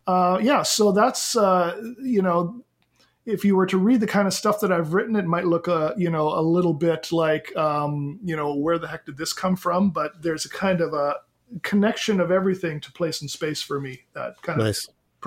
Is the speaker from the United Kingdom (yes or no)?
no; Canada; moved away as an adult; now in United States; I am originally Canadian, taught in Canada before I came to the U.S. I have also taught in Kenya. I've taught in South Africa.